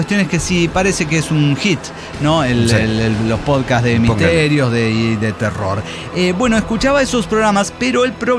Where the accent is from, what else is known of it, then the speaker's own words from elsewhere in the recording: Juliaca, Puno, Peru; Soy de Perú, de Juliaca.